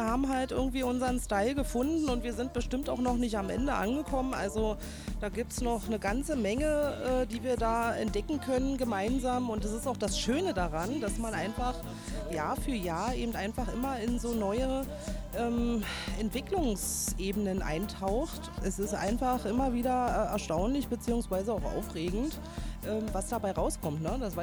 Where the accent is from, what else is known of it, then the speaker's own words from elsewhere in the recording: Berlin, Germany; ich komme aus Berlin